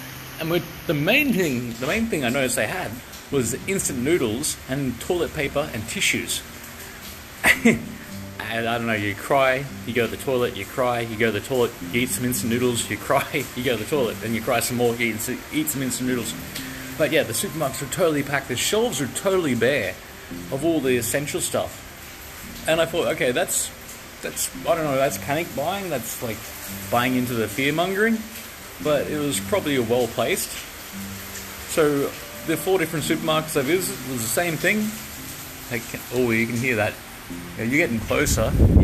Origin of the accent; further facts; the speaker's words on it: Australia; I'm Australian.